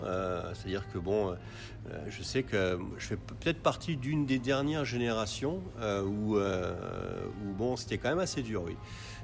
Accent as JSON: {"language": "French", "town": "Cannes", "region": "Provence-Alpes-Côte d'Azur", "country": "France", "tie": "born or raised there", "said": "Je viens de Cannes, oui."}